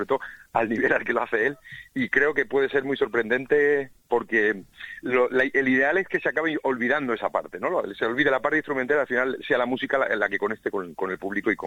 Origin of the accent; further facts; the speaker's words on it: Extremadura, Spain; now in Salamanca, Spain; yo no soy de Salamanca, aunque vivo aquí desde hace muchos años, pero soy de Extremadura